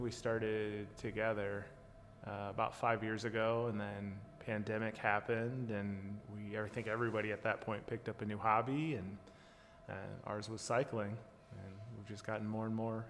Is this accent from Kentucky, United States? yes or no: no; Grimes, Iowa, United States; I'm from Iowa, born and raised. Grew up in a little town of Grimes, right around the corner from here. We live in Waukee now.